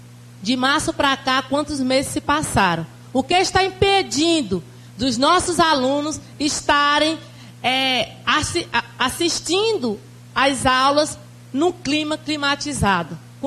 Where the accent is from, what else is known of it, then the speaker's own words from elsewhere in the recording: São João dos Patos, Maranhão, Brazil; desde a minha infância lá no Maranhão, São João dos Patos, hoje ainda continua os belíssimos desfiles das escolas no 7 de setembro.